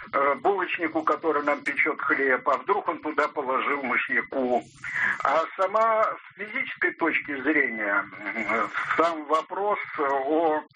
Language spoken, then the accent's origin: Russian; Moscow, Russia; Я из Москвы.